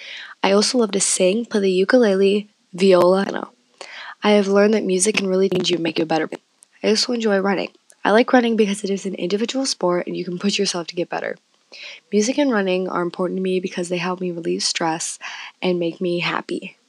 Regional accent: Robbinsdale, Minnesota, United States; now in Arden Hills, United States; I grew up in Robbinsdale, Minnesota, and I now live in Arden Hills, Minnesota.

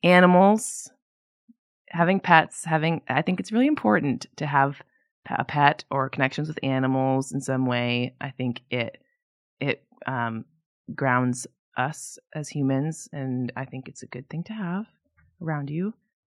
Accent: Midwest, United States; Yeah, I'm from the Midwest, okay?

